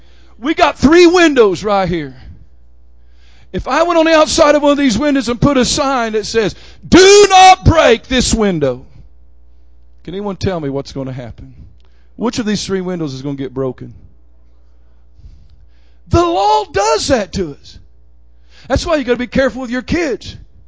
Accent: Oklahoma, United States; I mean, at least when I was growing up in Oklahoma, you got off the highway

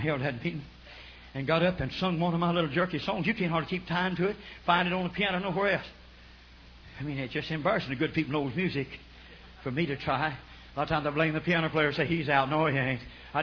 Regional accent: Oklahoma, United States; We're here from Oklahoma, 1,200 miles.

